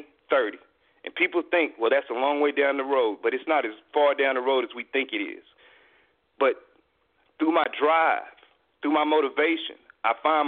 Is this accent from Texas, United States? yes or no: yes; Waco, Texas, United States; now in Dallas, United States; growing up in Waco, Texas, that I would end up in Dallas